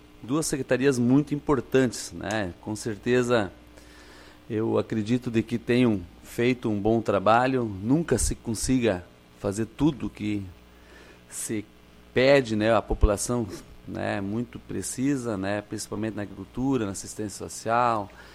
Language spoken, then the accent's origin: Portuguese; Rincão do Espraiado, Rio Grande do Sul, Brazil; especialmente a minha região do Rincão do Espaiado, foi onde eu nasci e me criei